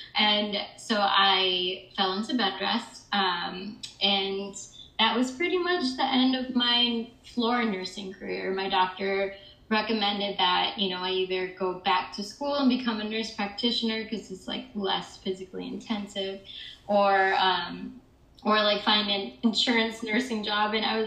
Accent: Michigan, United States; Yeah, so I'm originally from Michigan, the suburbs of Michigan, and I've always known that I've been a city girl at heart.

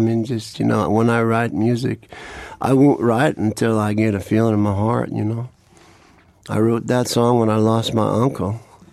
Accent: New York, United States; anyway, I moved straight to Manhattan as a young man, and I was living on, you know, back in 1969, I'm from New York, and back then everybody was shooting heroin.

